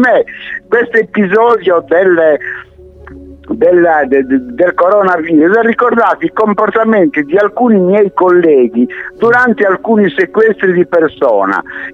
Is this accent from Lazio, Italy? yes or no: no; Perdasdefogu, Sardinia, Italy; now in Cagliari, Italy; Io sono adesso a Perdas de Vogue perché è il mio paese, ci vengo stravolentieri, paese più bello del mondo